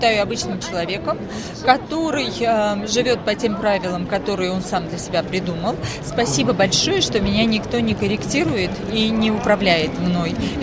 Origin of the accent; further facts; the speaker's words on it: Armenia; Я, безусловно, я армянка, и я русский писатель, потому что пишу на русском.